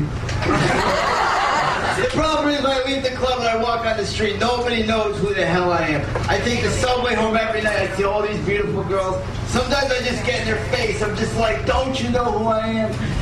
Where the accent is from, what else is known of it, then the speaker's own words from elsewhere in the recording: New York, United States; I grew up in New York, but look at me. I am a huge Boston Red Sox.